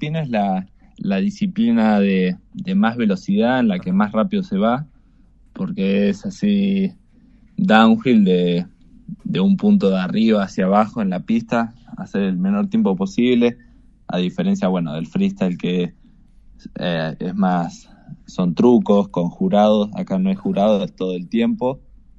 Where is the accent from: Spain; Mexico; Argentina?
Argentina; San Martín de los Andes, Neuquén; Y bueno, yo nací acá en San Martín de los Andes, que nada, se caracteriza por la temporada de invierno, la nieve.